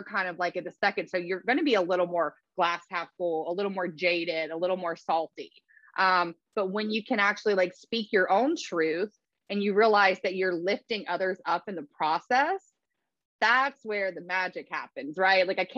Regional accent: Mississippi, United States; I'm from South Mississippi. My parents are still there. And it's a very, I still adore it. I plan on retiring there, but it's a very be humble culture, right?

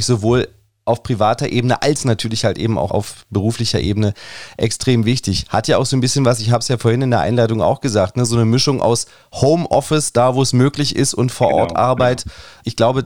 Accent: Berlin, Germany; Und gerade wir als Berliner, wir haben ja auch einige Stadtteile, wo man diesen Dialekt natürlich auch bestens und sehr, sehr häufig hört.

